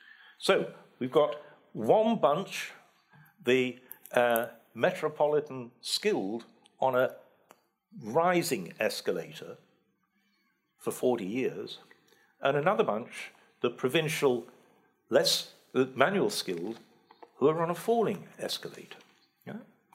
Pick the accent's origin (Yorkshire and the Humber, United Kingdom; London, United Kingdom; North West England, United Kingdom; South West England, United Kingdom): Yorkshire and the Humber, United Kingdom; Sheffield; I grew up in Sheffield, which had been a steel town for 700 years.